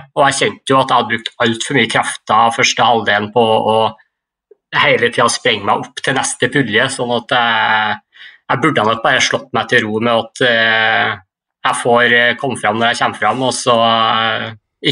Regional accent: Trøndelag, Norway; jeg er glad jeg er trønder og kan bruke sokker i sandalene neste år.

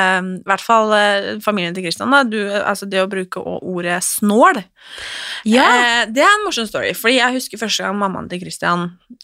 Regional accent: Nesodden, Akershus, Norway; accent: Oslo dialect; Jeg fra Nesodden.

